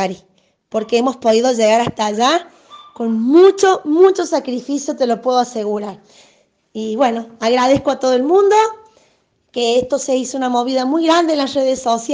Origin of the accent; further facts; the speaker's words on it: Córdoba, Argentina; yo siempre digo que soy adoptada en mi ciudad porque soy de Córdoba capital. Vine a vivir acá, a la ciudad de Colonia, a través del trabajo de mi marido, que es gendarme